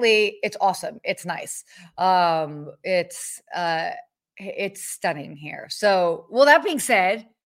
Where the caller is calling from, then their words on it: Maui, Hawaii, United States; I am live from Hawaii, from Maui, and it is 5 a.m.